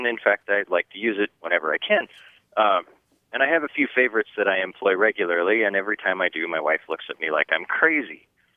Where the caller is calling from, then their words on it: Bozeman, Montana, United States; I am calling from Bozeman, Montana.